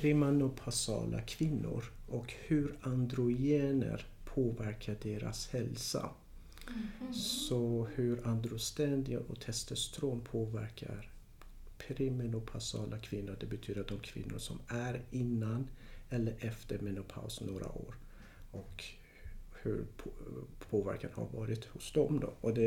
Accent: Iran; moved away as an adult; now in Sweden; Jag är född och uppvuxen i Iran.

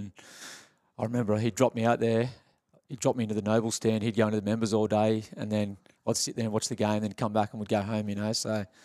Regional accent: Alexandria, New South Wales, Australia; also born or lived in Coogee / Bondi / Randwick; So I grew up at Alexandria. So when I was a real young fella, I lived in Alexandria for a while. My mum and dad split, and then my mum sort of moved around a bit, sort of Coogee, Bondi, Randwick, and my dad was at Bondi

